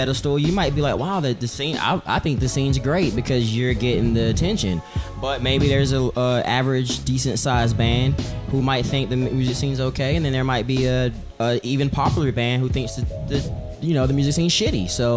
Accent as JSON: {"language": "English", "region": "North Carolina", "country": "United States", "said": "because I'm from North Carolina, so when I moved out here"}